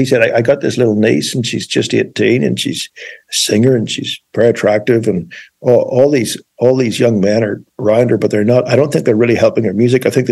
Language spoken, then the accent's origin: English; Ireland; when I was growing up in Ireland.